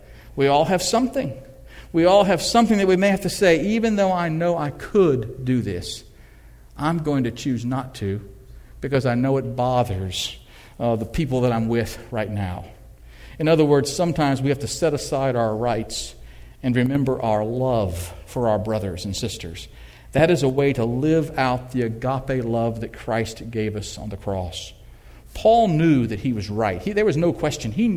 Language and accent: English; Illinois, United States; What do they do with all the ones in the Midwest? I grew up in Illinois.